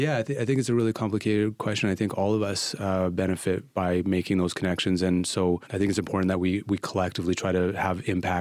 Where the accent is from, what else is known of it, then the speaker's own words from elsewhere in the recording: Winnipeg, Manitoba, Canada; now in Edmonton, Canada; When I first came to Edmonton, I'm originally from Winnipeg, and in Winnipeg, you like on public transit, you chat with whoever sits beside you.